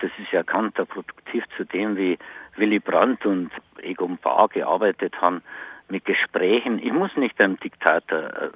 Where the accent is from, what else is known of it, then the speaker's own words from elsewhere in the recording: Bavaria, Germany; Ich bin ein Niederbayer, ich muss mich auch nicht verkleiden